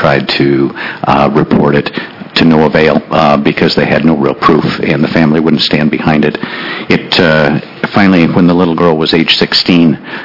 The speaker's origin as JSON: {"language": "English", "town": "Ashland", "region": "Oregon", "country": "United States", "said": "I'm from Ashland, Oregon."}